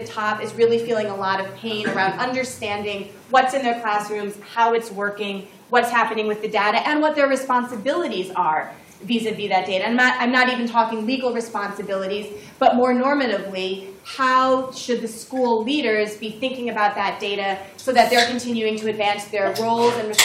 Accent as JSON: {"language": "English", "region": "New Hampshire", "country": "United States", "tie": "born or raised there", "said": "We've seen, actually, in my home state of New Hampshire very recently"}